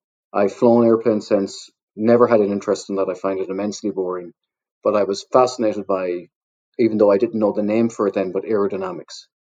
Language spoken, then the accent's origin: English; Connacht, Ireland; And I'm from the west coast of Ireland in a small village in Sligo